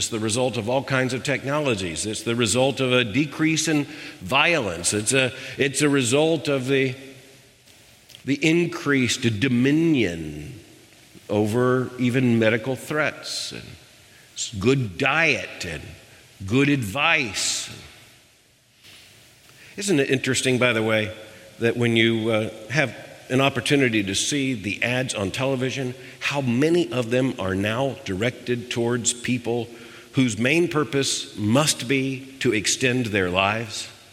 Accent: South Florida, Florida, United States; Mary and I grew up in South Florida, and right across the street from my house was a community

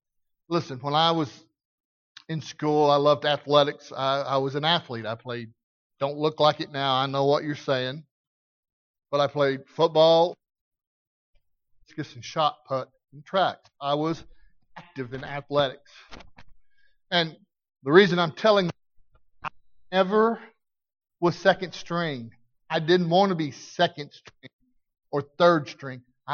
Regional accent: Arkansas, United States; now in Las Vegas, United States; Yes, I'm from Arkansas, and I'm proud to be from Arkansas, but listen to me. Las Vegas is my home.

